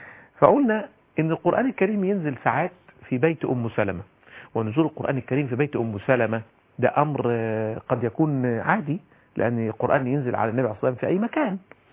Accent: Egypt; في واحده بتقول والله انا ما اقدرش جوزي يتجوز عليا، عندنا في مصر كتير قوي الظاهره دي

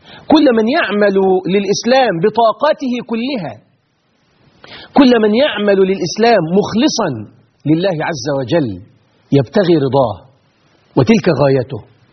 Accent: Egypt; بلدنا مصر الحبيبة العزيزة

